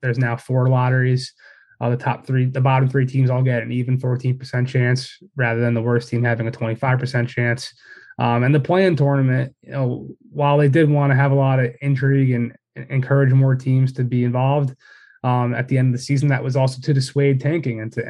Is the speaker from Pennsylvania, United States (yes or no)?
yes; Philadelphia, Pennsylvania, United States; So the book came about being that I'm from Philly originally.